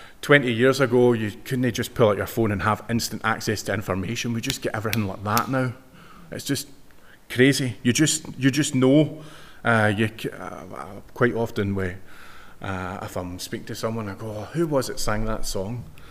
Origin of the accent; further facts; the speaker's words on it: Scotland, United Kingdom; I always think about sport because I'm from Scotland.